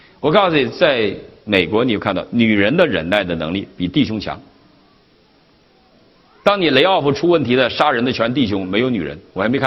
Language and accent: Chinese; China; 我们大陆人